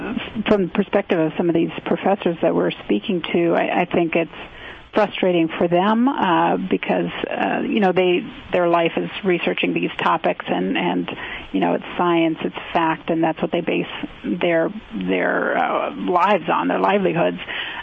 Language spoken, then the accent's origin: English; Minnesota, United States; Well, I grew up in Minnesota, and I moved out here in 2004